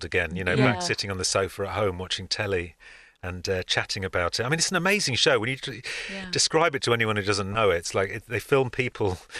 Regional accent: London, United Kingdom; those people who were born and brought up in England like we were

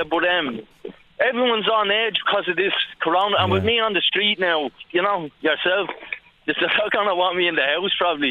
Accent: Dublin, Leinster, Ireland; I'm a Dub originally, like.

